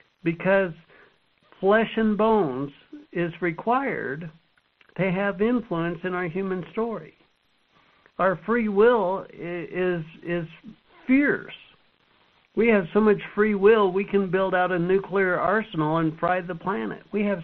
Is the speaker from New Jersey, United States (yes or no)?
no; Utah, United States; All right, I grew up in the United States, small town in Utah.